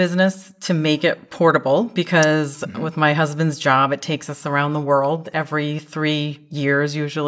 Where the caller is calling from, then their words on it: Vilnius, Vilnius County, Lithuania; I'm calling from Vilnius, Lithuania.